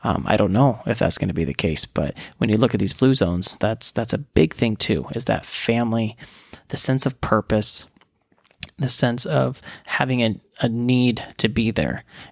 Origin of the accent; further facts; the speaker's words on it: West Virginia, United States; Growing up in West Virginia, I had a stick shift, and my dad let me have it.